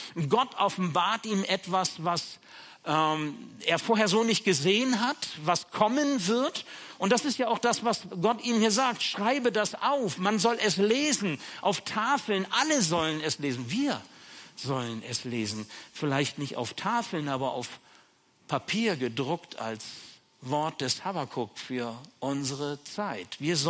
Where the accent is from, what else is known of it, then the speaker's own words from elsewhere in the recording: Bremen, Germany; da gab es da einen Kattenturm, wo ich aufgewachsen bin als Jugendlicher